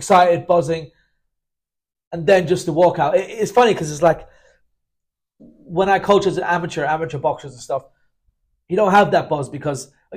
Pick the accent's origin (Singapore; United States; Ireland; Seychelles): Ireland; Munster; I'm from Kerry.